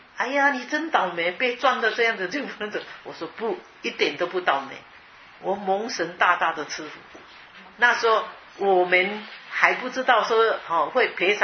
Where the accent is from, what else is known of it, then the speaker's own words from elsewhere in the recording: China; now in United States; 我们中国人都有这样，是不是